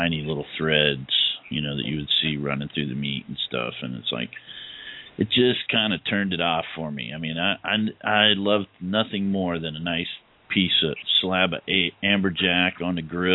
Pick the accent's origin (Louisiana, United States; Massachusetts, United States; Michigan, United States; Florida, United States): Florida, United States; Miami; born there; Well, and coming from South Florida, I was born in Miami, spent a lot of time fishing down the Keys and everything like that when I was a kid.